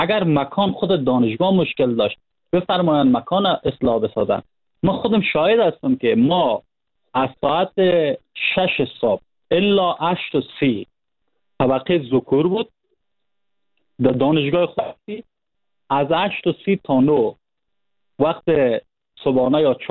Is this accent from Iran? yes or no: no; Panjshir, Afghanistan; ما خودم از پنجشیر هستم،